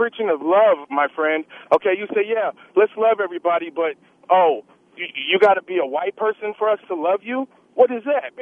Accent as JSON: {"language": "English", "region": "Alaska", "country": "United States", "said": "I'm from Alaska. I'm Athabascan. That's South Central Alaskan."}